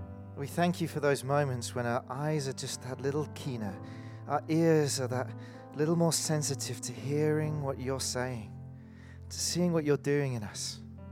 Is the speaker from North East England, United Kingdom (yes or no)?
yes; North East England, United Kingdom; born there; And my story began 46 years ago in the northeast of England. Yes, I am British.